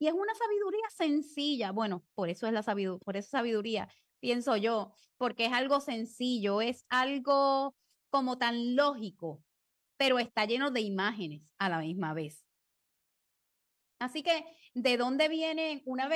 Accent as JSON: {"language": "Spanish", "country": "Puerto Rico", "said": "como yo estoy aquí en Puerto Rico y soy puertorriqueña"}